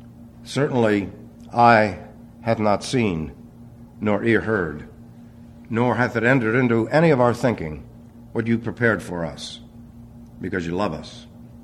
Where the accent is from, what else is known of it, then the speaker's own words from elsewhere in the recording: New York City, New York, United States; born there; because I was born in New York City.